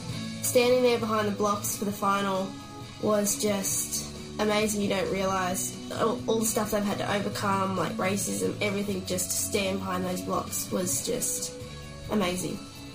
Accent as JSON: {"language": "English", "town": "Lower Blue Mountains", "region": "New South Wales", "country": "Australia", "tie": "born or raised there", "also_born_or_lived": "Penrith", "said": "I was born in Penrith and then we lived in the Lower Blue Mountains."}